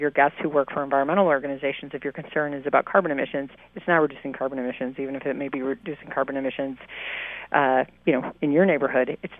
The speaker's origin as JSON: {"language": "English", "region": "Midwest", "country": "United States", "tie": "born or raised there", "also_born_or_lived": "West Virginia", "said": "I grew up in the Midwest, I've lived in West Virginia"}